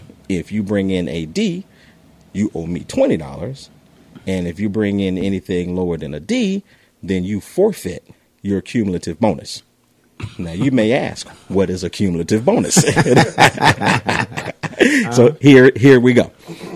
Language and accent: English; Albany, Georgia, United States; now in Atlanta, United States; I'm from Albany, Georgia. That is not.